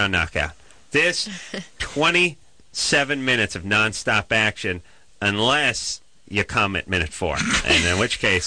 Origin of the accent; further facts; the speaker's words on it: Oklahoma, United States; I'm from Oklahoma.